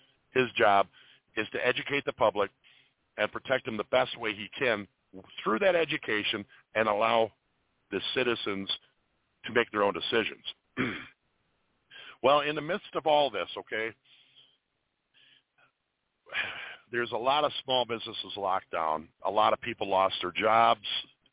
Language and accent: English; Minnesota, United States; And I'm one Minnesotan that don't appreciate it